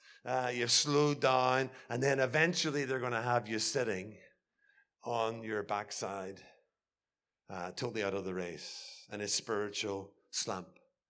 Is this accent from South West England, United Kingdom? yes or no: no; Belfast, Northern Ireland, United Kingdom; And as I grew up in Belfast, I had two very close friends.